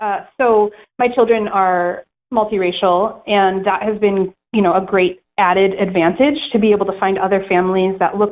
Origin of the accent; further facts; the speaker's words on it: Chicago, Illinois, United States; also born or lived in Tacoma, United States; I am from Chicago, and in the Midwest, we really try to downplay things